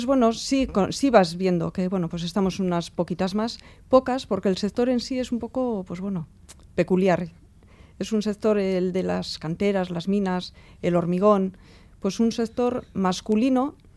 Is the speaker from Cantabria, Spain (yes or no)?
no; Zaramillo, Basque Country, Spain; born there; yo soy nacida en Zaramillo, al lado de una cantera.